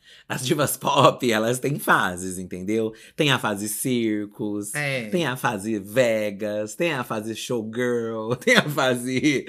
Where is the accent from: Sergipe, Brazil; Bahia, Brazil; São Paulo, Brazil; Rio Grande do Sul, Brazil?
São Paulo, Brazil; eu sou do ABC